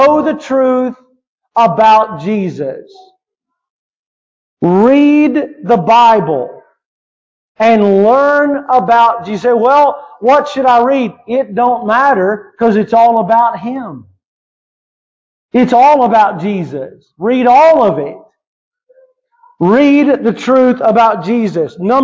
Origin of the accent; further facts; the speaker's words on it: Morehead City, North Carolina, United States; I'm from Morehead City, North Carolina. Pepsi was invented in New Bern, which is right up the road from us.